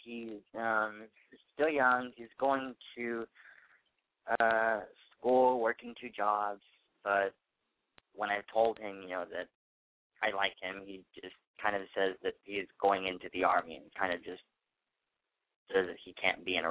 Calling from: United States

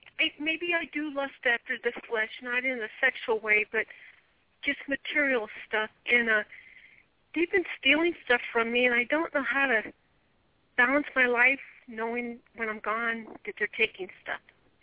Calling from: California, United States; California, east of Sacramento.

